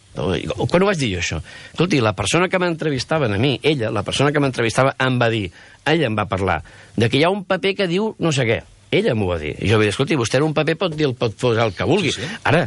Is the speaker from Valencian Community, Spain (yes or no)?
no; Catalonia, Spain; first language Catalan; jo sóc català igual que ella, jo estimo Catalunya, català és la meva llengua materna, jo he nascut aquí